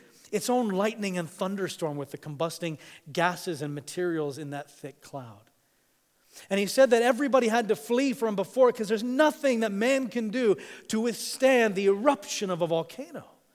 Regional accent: Tanzania; also born or lived in Kenya; now in United States; I grew up in Tanzania and Kenya and East Africa. It's a very visual culture.

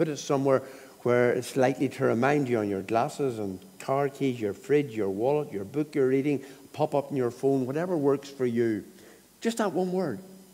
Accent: Northern Ireland, United Kingdom; I was brought up in the North Coast, and there's a bit of that still in me, a lot of that still in me.

